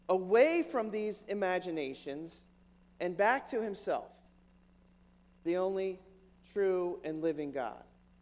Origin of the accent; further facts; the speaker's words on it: Midlothian, Virginia, United States; If you grew up within maybe a couple miles of Washington, D.C., which I did, I grew up here in Midlothian